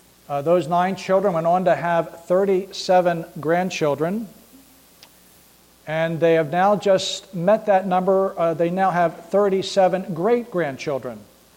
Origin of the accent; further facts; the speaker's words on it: New Jersey, United States; It's always interesting for me to head back to the home country, up where both Debbie and I were raised in New Jersey.